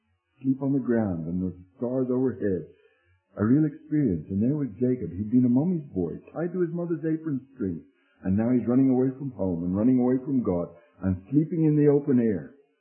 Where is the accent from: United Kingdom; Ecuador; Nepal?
United Kingdom; born there; I'm British by birth and inheritance